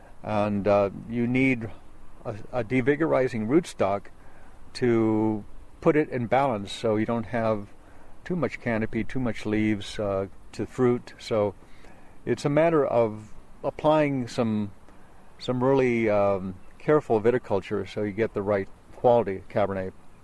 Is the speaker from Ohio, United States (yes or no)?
no; Santa Barbara, California, United States; I grew up in Santa Barbara and went to Davis.